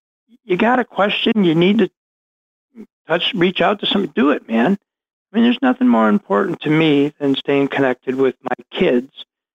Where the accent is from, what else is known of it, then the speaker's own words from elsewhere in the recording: Buffalo, New York, United States; I have a Buffalo Bills chair. I grew up in Buffalo.